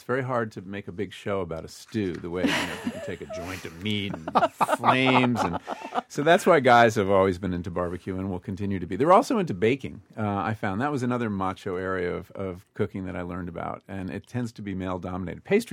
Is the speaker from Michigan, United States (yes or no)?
no; Berkeley, California, United States; You know, I come from Berkeley.